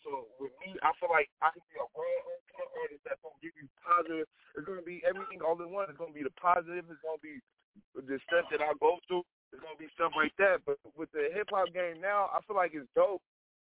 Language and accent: English; Bakersfield, California, United States; I'm coming from Bakersfield, California. And California, it's like, you know, 2 hours away from L.A. It's like 4 hours away from the Bay. So, you know, we in the middle. We call it Central Cali.